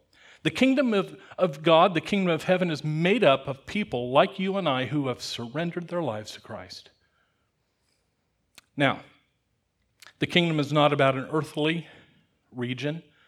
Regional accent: United States; Now, I grew up in America.

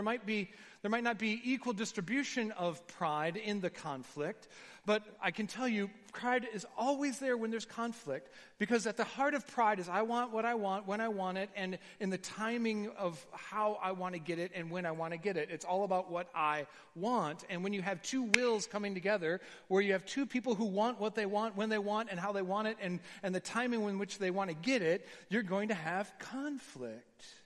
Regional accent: United States; I told him that I was from America

